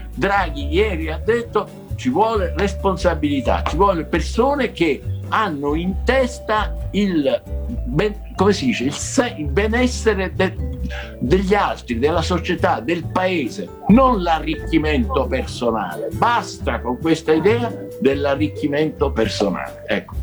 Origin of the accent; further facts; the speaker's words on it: Sicily, Italy; io sono siciliano, va bene?